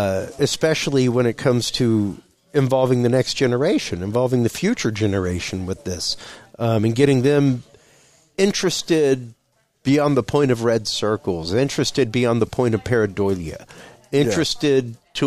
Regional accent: Louisiana, United States; Like, I'm a Cajun. We call freshwater white drum Gasper Goo.

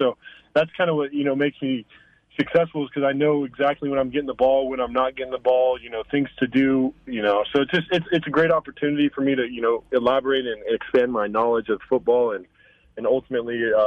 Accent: Colorado, United States; coming from Northeast Colorado, it's very special to play here at Colorado State for my home state.

